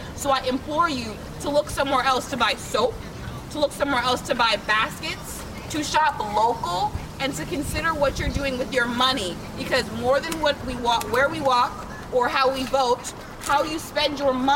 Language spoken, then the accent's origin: English; Virginia, United States; born there; I am a first-generation Congolese American. I was born in Loudoun Abused Women's Shelter in Virginia